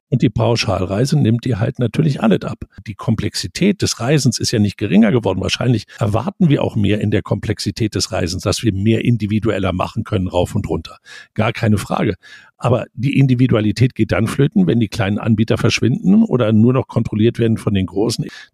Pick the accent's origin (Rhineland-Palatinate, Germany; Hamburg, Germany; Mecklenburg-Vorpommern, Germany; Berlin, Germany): Berlin, Germany; in meiner Heimatstadt Berlin